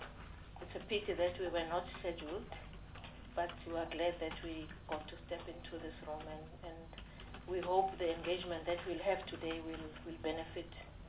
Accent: KwaZulu-Natal, South Africa; I'm from KwaZulu-Natal.

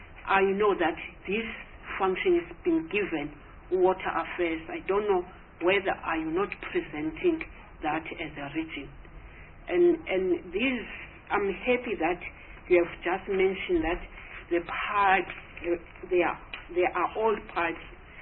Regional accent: Eastern Cape, South Africa; I'm also from Eastern Cape.

